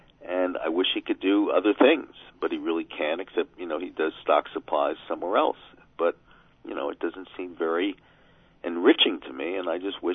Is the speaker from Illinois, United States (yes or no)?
no; Manhattan, New York, United States; I came from a life of tremendous privilege. I grew up in Manhattan, went to private schools all my life.